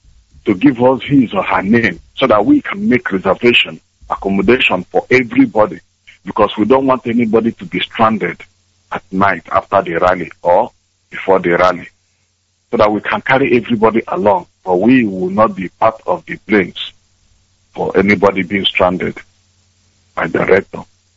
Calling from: Spain; I am calling from Spain.

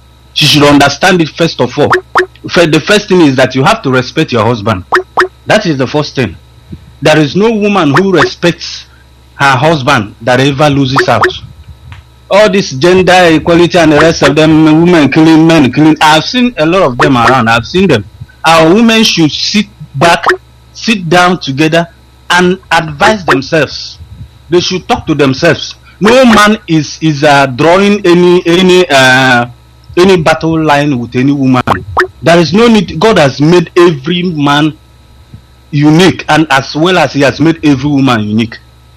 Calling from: Malaysia; I'm calling from Malaysia.

